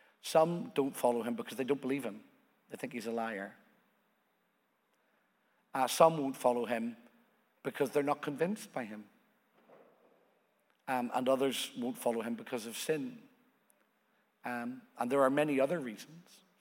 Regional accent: Northern Ireland, United Kingdom; I come from Northern Ireland.

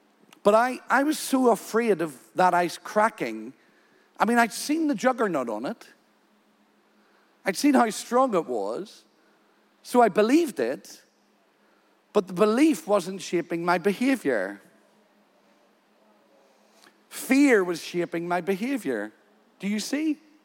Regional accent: United Kingdom; I said, I'm from Great Britain. We don't go on lakes in winter.

